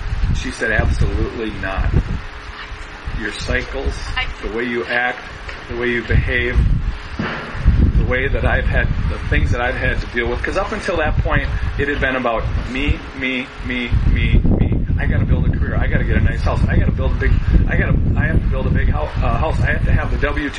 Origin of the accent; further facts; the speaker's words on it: St. Peter, Minnesota, United States; Kind of nerdy for some people, but that's the way I grew up in St. Peter, Minnesota. My parents were farm kids. My uncles, they all were farmers.